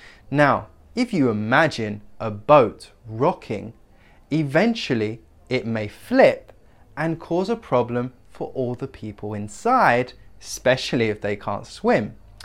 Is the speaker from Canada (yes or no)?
no; London, United Kingdom; I am from London, England.